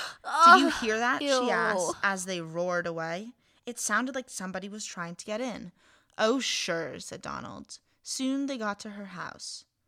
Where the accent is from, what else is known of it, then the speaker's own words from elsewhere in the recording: Los Angeles, California, United States; In case we haven't mentioned it enough already, we're from Los Angeles.